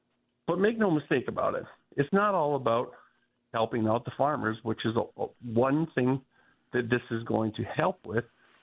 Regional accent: Green Lake, Wisconsin, United States; I grew up in Green Lake, Wisconsin, and I remember our biology teacher.

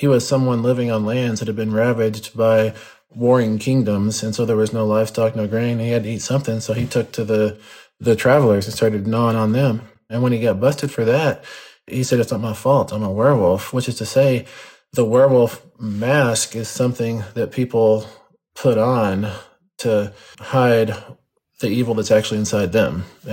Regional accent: Texas, United States; I grew up where I grew up in West Texas.

